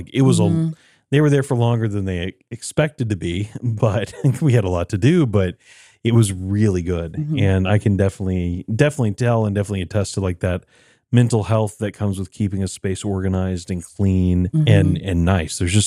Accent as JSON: {"language": "English", "town": "Knoxville", "region": "Tennessee", "country": "United States", "tie": "born or raised there", "said": "based right here in my hometown of Knoxville, Tennessee."}